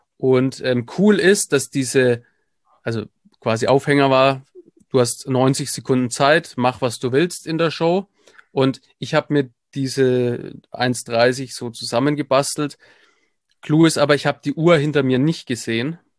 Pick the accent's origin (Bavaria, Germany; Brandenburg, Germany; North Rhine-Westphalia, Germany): Bavaria, Germany; Nuremberg; Nürnberg oder mittlerweile an Nürnberg dran, aber Nürnberg ist so meine Heimatstadt